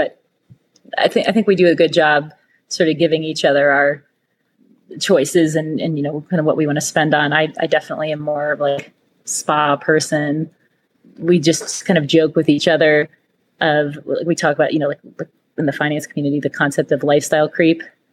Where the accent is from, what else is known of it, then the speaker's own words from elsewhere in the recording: Ohio, United States; I'm from Ohio originally